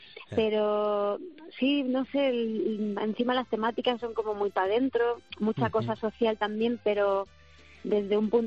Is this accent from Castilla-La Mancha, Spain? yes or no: yes; Castilla-La Mancha, Spain; en cuanto descubres un poquito de mi tierra manchega, bueno, yo creo que te quedas ahí, ¿no?